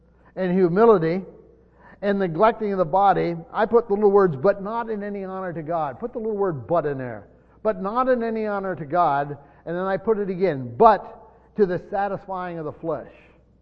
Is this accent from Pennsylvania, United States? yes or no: yes; Pennsylvania, United States; I grew up in a small town, you know where I Shikshini. We had a little Baptist church in my hometown.